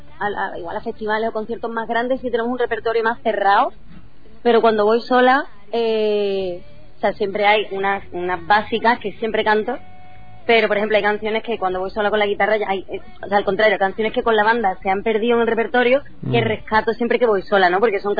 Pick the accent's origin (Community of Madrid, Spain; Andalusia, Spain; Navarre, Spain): Andalusia, Spain; Cádiz; yo también vengo de Cádiz, que es una de las tierras más flamencas que hay.